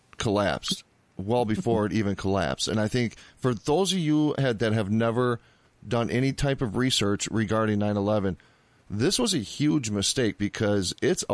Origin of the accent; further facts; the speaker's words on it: United States; And as an American, it's troubling.